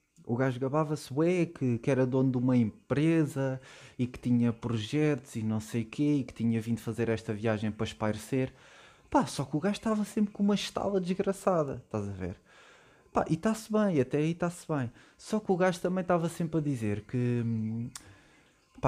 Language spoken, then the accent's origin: Portuguese; Portugal; Pergunta-me de onde é que eu sou, tipo, sou cá de Portugal